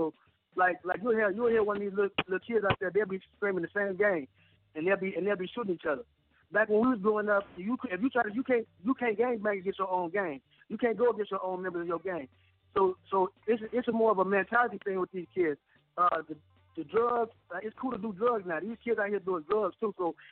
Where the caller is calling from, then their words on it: California, United States; Listen, I'm calling from California, man.